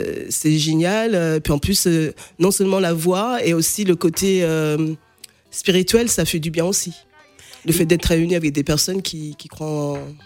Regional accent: Guinea-Bissau; je viens de la Guinée-Bissau et je parle le Manjak, c'est une langue la langue de mon ethnie.

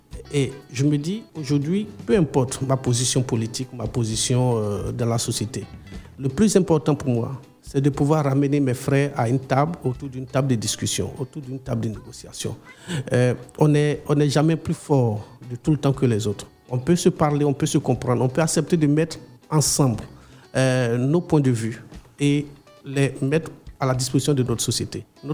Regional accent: Côte d’Ivoire; chaque année, dans les périodes de vacances chez nous, en Côte d'Ivoire, il y a des tournois qui se jouent.

